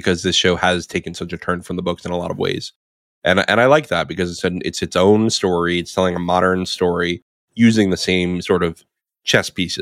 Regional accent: New York, United States; I'm from New York, so the Long Island medium has got to be it.

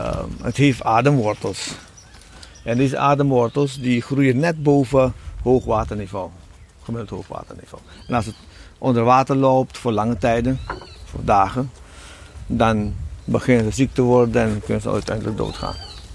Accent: Nieuw Nickerie, Nickerie, Suriname; born there; Ik ben zelf geboren in Nikeri, maar verder ben ik voor studie gekomen in Paramaribo.

